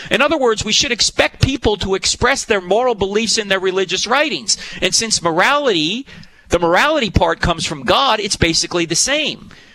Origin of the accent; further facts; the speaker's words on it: New Jersey, United States; And I'm from New Jersey, by the way.